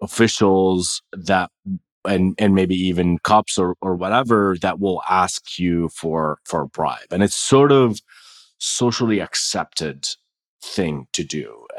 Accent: Jordan; We're from Jordan. Grew up, I was born and raised in Jordan to immigrants. So we're multiple generations of immigrants. My father came from the West Bank, and his family from Palestine.

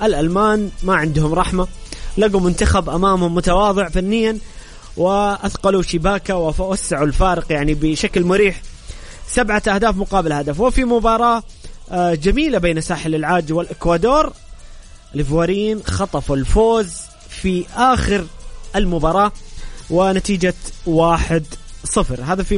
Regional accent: Saudi Arabia; وحنا على وجه الخصوص كسعوديين ننتظر هذا الحدث

